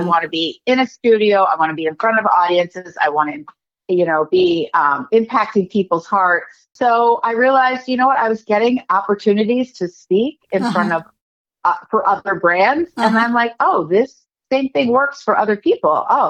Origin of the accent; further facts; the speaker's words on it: Philadelphia, Pennsylvania, United States; It happened to be produced out of my hometown of Philadelphia.